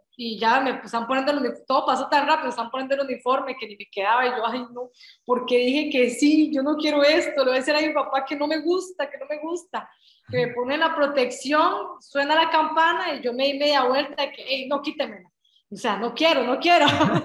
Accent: Costa Rica; also born or lived in Nicaragua; Ya ellos estaban en Costa Rica, pero yo nací en Nicaragua, pero toda mi vida he estado en Costa Rica, he representado a Costa Rica. Yo digo, estoy orgullosa de mis raíces nicaragüenses

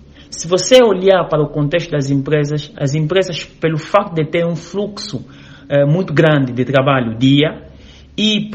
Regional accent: Luanda, Angola; born there; nasci em Luanda

